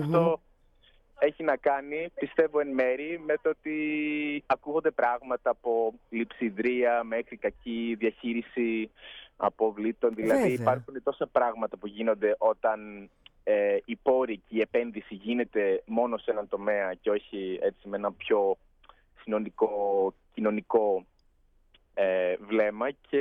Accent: Manhattan, New York, United States; Greek is a second language; Είμαι Αμερικανός από την Νέα Υόρκη, από το Μανχάταν.

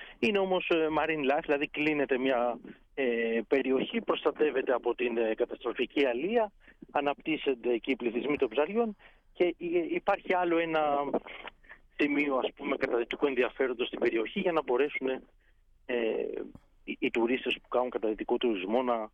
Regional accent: Thymaina, North Aegean, Greece; η Θήμενα είναι ένας υπέροχος τόπος. Είναι ο τόπος μου, τον αγαπώ πολύ. Οι γονείς μου γεννήθηκαν και μεγάλωσαν εκεί. Εγώ επέστρεψα κάποια στιγμή στους Φούρνους. Είναι ένας τόπος αγνός, φιλόξενος.

